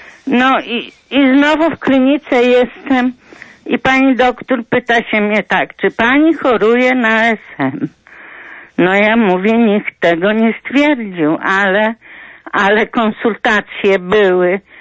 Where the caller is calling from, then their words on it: Lublin, Lublin Voivodeship, Poland; Ja z Lublina